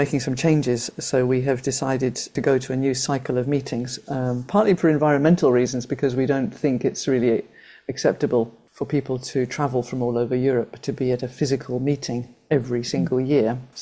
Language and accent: English; United Kingdom; now in Sweden; although I'm British, I live in Sweden